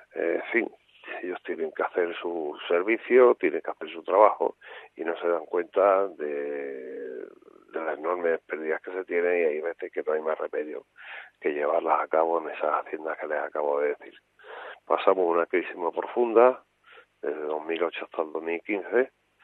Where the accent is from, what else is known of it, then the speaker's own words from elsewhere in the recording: Spain; Yo creo que los españoles sabemos estar a la altura siempre